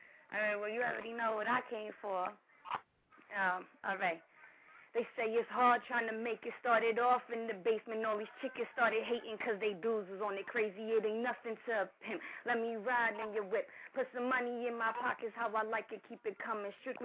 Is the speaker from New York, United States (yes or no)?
yes; Queens, New York, United States; What's good? I'm from Queens.